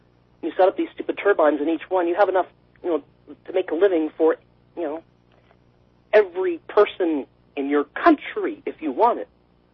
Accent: Canada; as a Canadian, I can't tell you what the hell to do. It's your country.

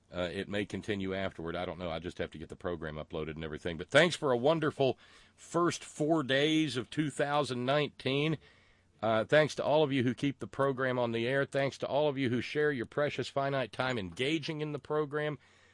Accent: United States; I still haven't gotten to the manifest embarrassment I feel as an American

